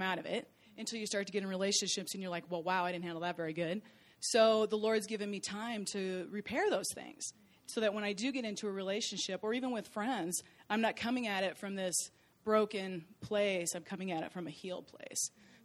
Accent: Iowa, United States; and I'm from Iowa. I was born, raised, went through all the entire school system, never left until I graduated from high school.

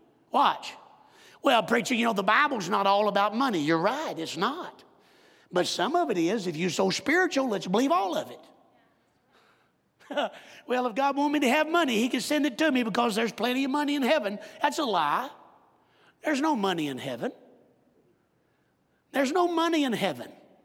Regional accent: the South, United States; I don't know how it is in Colorado, but when I grew up in the South, if you had money, you wasn't spiritual.

